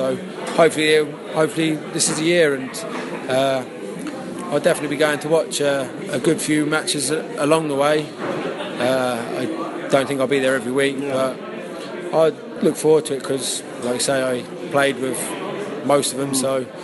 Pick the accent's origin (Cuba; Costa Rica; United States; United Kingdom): United Kingdom; England; now in Ireland; Like I say, as soon as I came over from England to Ireland